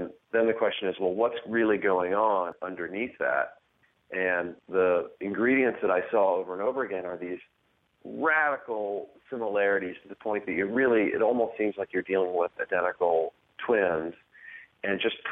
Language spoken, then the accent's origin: English; Wyoming, United States; I grew up in Wyoming, and I feel like I could imagine her early life from her biography, in part because I know the landscape so well.